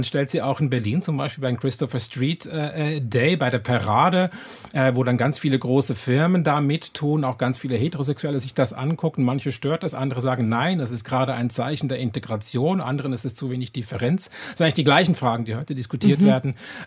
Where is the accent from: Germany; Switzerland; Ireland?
Switzerland; Das war in anderen Ländern ein bisschen besser als in Deutschland oder auch der Schweiz, wo ich herkomme.